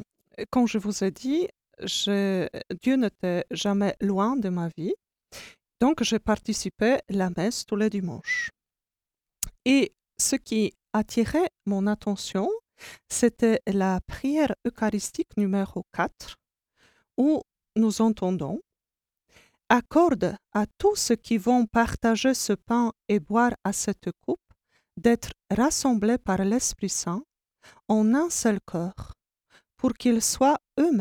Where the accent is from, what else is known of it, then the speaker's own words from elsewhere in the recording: Poland; French is a second language; Je suis polonaise.